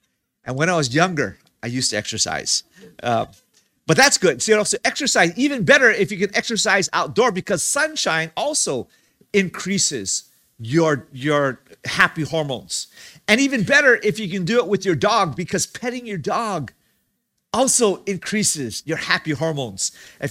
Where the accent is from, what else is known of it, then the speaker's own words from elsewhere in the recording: Hawaii, United States; I come from Hawaii.